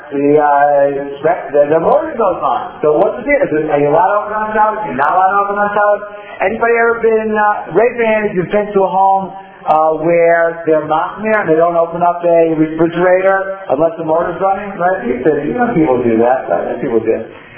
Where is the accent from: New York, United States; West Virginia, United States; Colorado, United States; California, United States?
New York, United States; Brooklyn; growing up in Brooklyn, you know, Hebrew was kind of like I don't even know what thing was in Hebrew anymore